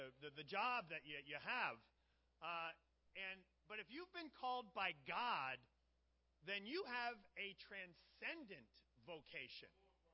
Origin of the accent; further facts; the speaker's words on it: New Jersey, United States; because I am from New Jersey.